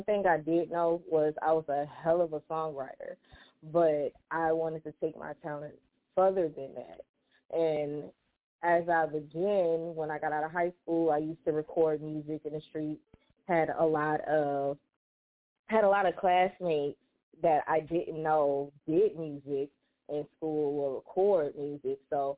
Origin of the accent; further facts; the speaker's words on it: Prattville, Alabama, United States; I am from Prattville, Alabama, which most people don't know where it's at because it's small, but that's where I'm from.